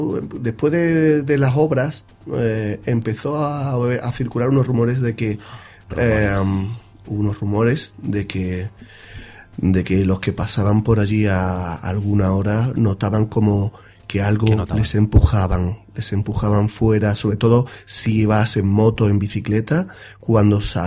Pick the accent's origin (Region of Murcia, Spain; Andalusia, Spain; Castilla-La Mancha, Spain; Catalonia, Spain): Andalusia, Spain; Dos Hermanas; mi pueblo se llama Dos Hermanas, también llamado por algunos aquí Cuatro Tetas.